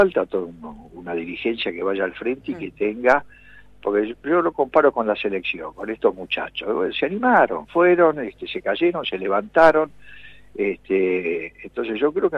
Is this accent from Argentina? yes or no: yes; Argentina; Pero vamos a defender los derechos como argentinos.